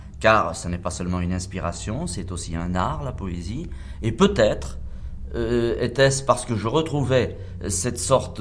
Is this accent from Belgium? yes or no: no; Paris, Île-de-France, France; born there; Je suis né à Paris, j'ai vécu à Paris jusqu'à l'âge de 6 ans. Mais d'Auteuil, où j'habitais, paraît-il, avec mes parents, eh bien, je ne me souviens de rien.